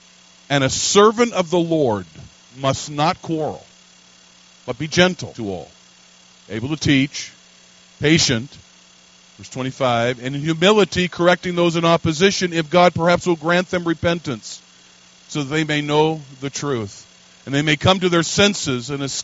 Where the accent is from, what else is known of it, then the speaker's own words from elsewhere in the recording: Washington, United States; I'm from the American West, graduated from high school in northeastern Washington State. All of my rootage and moorings are out west, and happen to have come to the Midwest after leaving Bible college training